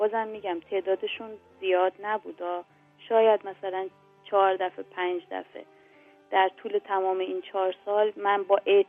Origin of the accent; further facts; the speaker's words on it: Shiraz, Fars, Iran; مثل این که منم از شیراز اومدم، تازگی اومدم اینجا و اینها.